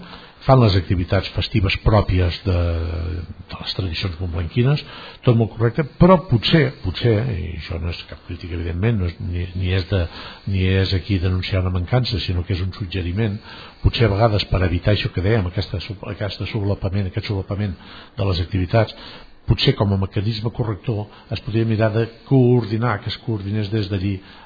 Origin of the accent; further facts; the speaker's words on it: Catalonia, Spain; a tots ens pot interessar, com a catalans, com a ciutadans d'aquest país